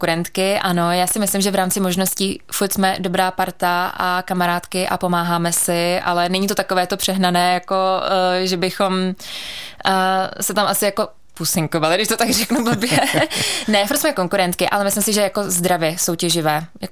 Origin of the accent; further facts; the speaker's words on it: Pardubice, Pardubice Region, Czechia; also born or lived in Ostrava; A naši se po rozvodu, když mě byl jeden rok, když se rozvedli, tak maminka se vrátila do Pardubic a už jsem tady žila celý život. Takže já jsem pardubačka, ale rodečka z Ostravy.